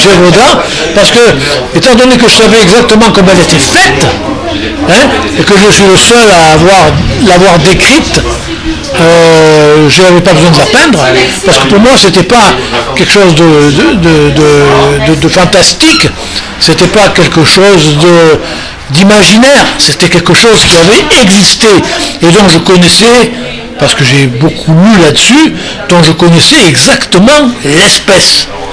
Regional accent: Auvergne-Rhône-Alpes, France; Ah bon, alors la Haute-Loire, c'est mon pays d'origine

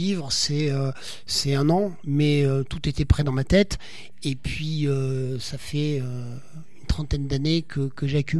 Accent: Auvergne-Rhône-Alpes, France; Alors quand on est auvergnat, évidemment, quand on connaît bien sa région

